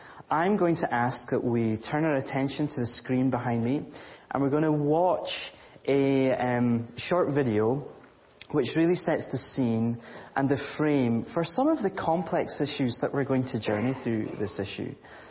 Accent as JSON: {"language": "English", "region": "Scotland", "country": "United Kingdom", "accent": "Scottish", "said": "I'm sorry that there's not going to be any subtitles along with my Scottish accent, but hopefully you can all tune in. I feel very much at home because this reminds me of my home church in terms of just the building."}